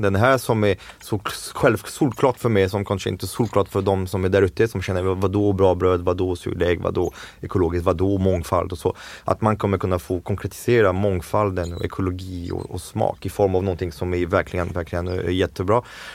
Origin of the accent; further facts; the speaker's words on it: France; Swedish is a second language; moved away as an adult; now in Sweden; jag är fransman, jag var 26 när jag kom till Sverige. Alltså, svenska är inte riktigt min modersmål, det är min fjärde språk, så att det är den språk som jag bärskar sämst.